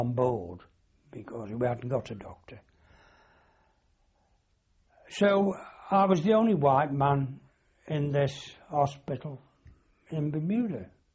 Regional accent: United Kingdom; I'm a British matlow in American hospital here in St. George's

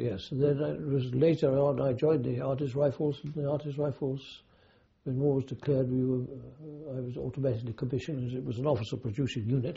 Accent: Wellington, New Zealand; born there; I was born in Wellington, New Zealand. On the 24th of December, 1917.

